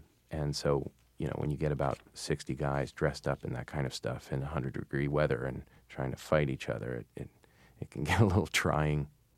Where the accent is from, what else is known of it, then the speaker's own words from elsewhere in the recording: New Jersey, United States; born there; also born or lived in New York / Kansas / California; And I was born in New Jersey, and we moved around a lot because he just kept getting transferred.